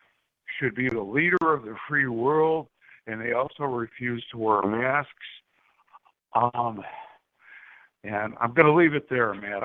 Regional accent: Madison, Wisconsin, United States; My big complaint right now is I'm from Madison, Wisconsin. I grew up in your neighborhood, actually a couple times. And I have local pride and love for the people around here and people of Wisconsin.

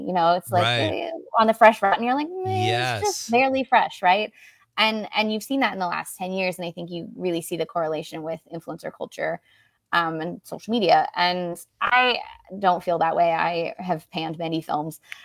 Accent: California, United States; even though I grew up in California

